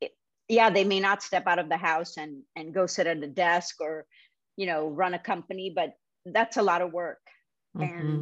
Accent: Mumbai, Maharashtra, India; I grew up in Bombay, India

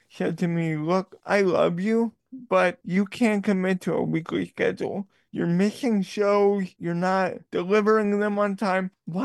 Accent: Long Island, New York, United States; I grew up and I'm still living in Long Island, New York.

